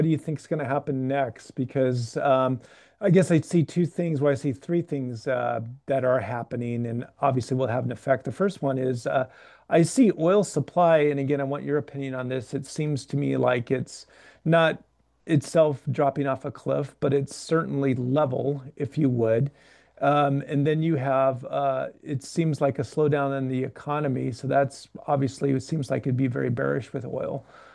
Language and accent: English; Alaska, United States; I'm originally from Alaska, which is a high oil and gas.